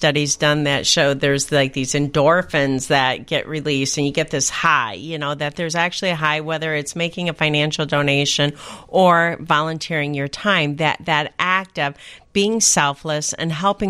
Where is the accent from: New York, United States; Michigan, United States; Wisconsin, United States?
Michigan, United States; And found out he's from Michigan. I'm from Michigan.